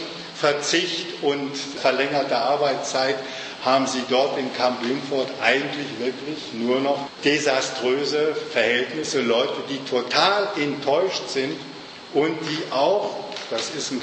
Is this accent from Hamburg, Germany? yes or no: yes; Hamburg, Germany; Ich komme aus Hamburg, das war noch in den 60er und 70er Jahren, war dort Schiffbau und entsprechende Logistik, manuelle Tätigkeit, das hat eigentlich die ganze Stadt oder das Bundesland geprägt.